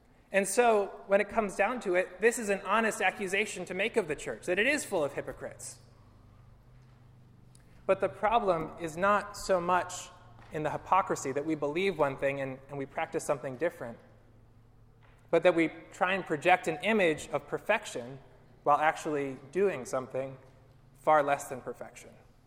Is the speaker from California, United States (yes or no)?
no; Pennsylvania, United States; there's a Pennsylvania U.S. House of Representatives guy who's actually from very near my hometown in Pennsylvania.